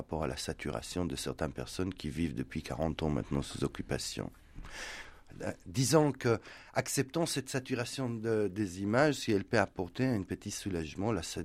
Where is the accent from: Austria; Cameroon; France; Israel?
Israel; moved away; j'ai quitté Israël il y a 20 et quelques années, Israël ne m'a jamais quitté. Et donc, je suis toujours là-bas. Depuis quelques années, je suis de nouveau physiquement aussi là-bas, puisque j'enseigne en Israël 6 mois par an.